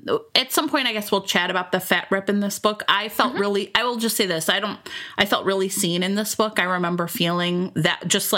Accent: Ohio, United States; I grew up in Ohio, and I've got to tell you, there's a real paucity of books, romances set in Ohio.

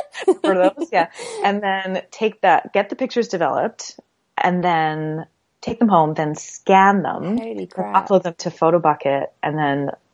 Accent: Canada; so I'm from Canada originally

